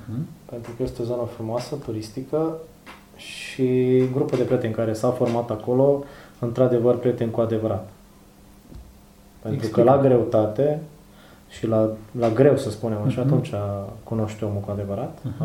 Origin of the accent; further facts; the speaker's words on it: Romania; moved away; am zis că revin eu la origine, că la urmă mai sunt român și nu cred că o să mor sau să mă puște cineva să mă pună la zid pe aminte în România.